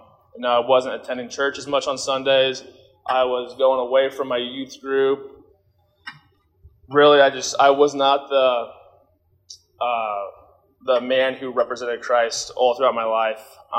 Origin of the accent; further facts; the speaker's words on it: Lincoln, Nebraska, United States; I'm from Lincoln. I graduated from Southwest High School in 2018.